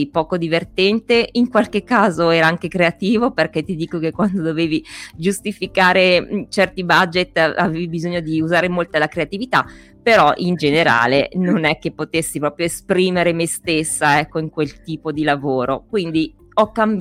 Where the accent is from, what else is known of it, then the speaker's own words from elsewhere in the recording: Milan, Lombardy, Italy; born there; E poi sono milanese di nascita, non di origine, perché in realtà quelle sono sparse in tutta Italia